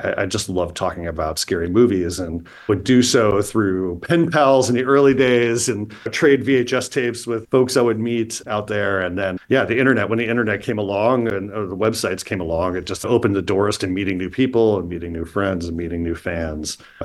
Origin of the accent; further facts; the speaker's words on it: East Coast, United States; now in Los Angeles, United States; I grew up on the East Coast, went to SVA in Manhattan, a School of Visual Arts grad, and shortly after moved to Los Angeles.